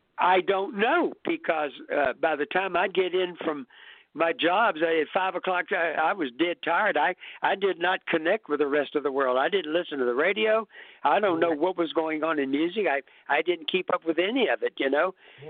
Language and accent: English; Baton Rouge, Louisiana, United States; because when I grew up in Baton Rouge, all of the guys in my high school, we were all good-looking guys.